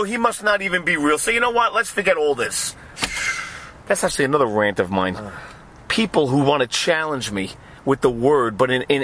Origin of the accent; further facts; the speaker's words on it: New York, United States; I know we may sound a little negative, but I'm from New York.